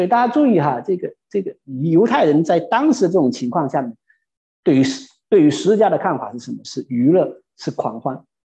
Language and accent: Chinese; China; 我不知道我是在大陆长大的